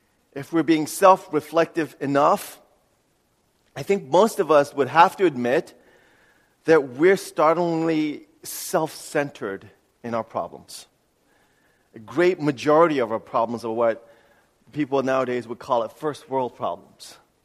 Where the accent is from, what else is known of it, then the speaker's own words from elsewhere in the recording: New York City, New York, United States; Growing up in New York City, people would often ask, "What's your problem?"